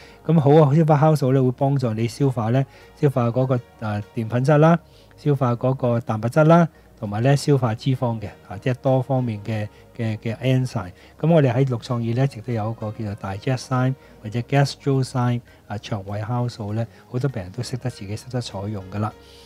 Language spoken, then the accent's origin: Cantonese; China; 我哋中國人咧成日叫做嗰、那個棉花糖啦